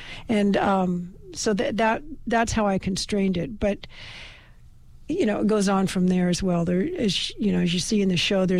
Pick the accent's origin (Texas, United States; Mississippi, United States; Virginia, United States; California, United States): California, United States; Petaluma; I was raised in Petaluma, and I think there were two Greek families in Petaluma at that time, so there was no church.